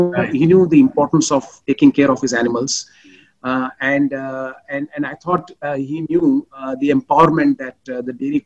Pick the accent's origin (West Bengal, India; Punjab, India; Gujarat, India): Gujarat, India; I grew up in Gujarat. And throughout my education and entire upbringing have been in the rural areas of Gujarat. Okay. So to be honest, I studied in a municipal school and in Gujarati medium for a very long time.